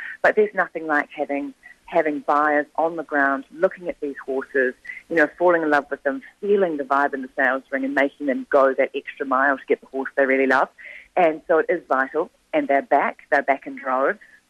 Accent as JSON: {"language": "English", "region": "Waikato", "country": "New Zealand", "said": "I'm a pony club kid. My mum used to ride work. I'm from the Waikato, from a dairy farm."}